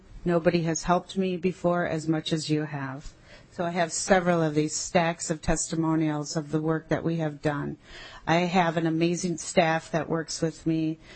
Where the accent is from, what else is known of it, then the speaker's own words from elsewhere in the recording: Mexico; English is a second language; now in United States; I'm from Mexico.